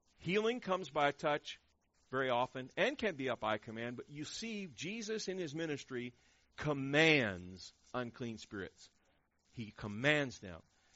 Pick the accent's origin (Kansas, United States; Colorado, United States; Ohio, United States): Ohio, United States; born there; I was born north of the Mason-Dixon line. I was born in Ohio